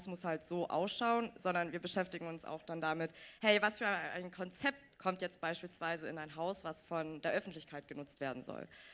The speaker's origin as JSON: {"language": "German", "town": "Erfurt", "region": "Thuringia", "country": "Germany", "tie": "born there", "also_born_or_lived": "Jena / Weimar", "said": "Also ich wurde in Erfurt geboren, bin dann nach Jena gezogen, bin dann nach Weimar gezogen"}